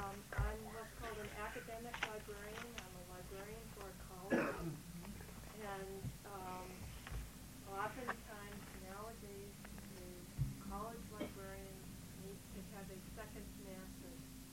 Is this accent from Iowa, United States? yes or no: yes; Iowa, United States; I come from Iowa, where I'm a librarian at a small Methodist college, and I'm also a graduate student in anthropology at the University of Iowa.